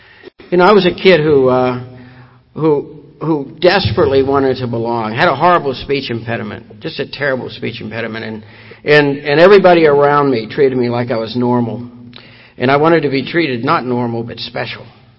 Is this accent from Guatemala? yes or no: no; Ireland; And I'm the eldest son, the second child in a family of 11 children. I'm Irish.